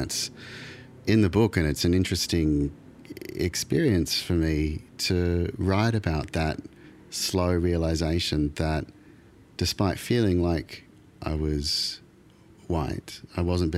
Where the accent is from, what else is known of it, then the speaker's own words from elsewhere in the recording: Perth, Western Australia, Australia; Well, we were the only mixed race kids that we knew growing up in Perth.